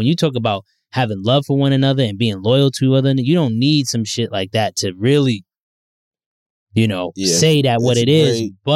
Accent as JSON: {"language": "English", "town": "Bronx", "region": "New York", "country": "United States", "tie": "born or raised there", "said": "I grew up in the Bronx. Like, I done been around so much rowdy shit when I was a kid."}